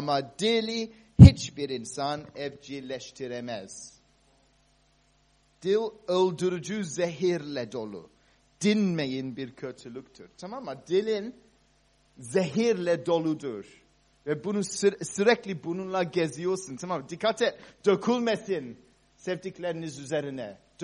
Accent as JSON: {"language": "Turkish", "country": "Cyprus", "tie": "born or raised there", "said": "Ben Kıbrıs'ta büyüdüm biliyorsunuz ve Kıbrıs'ta çok kuru ya, çok az yağmur yağıyor."}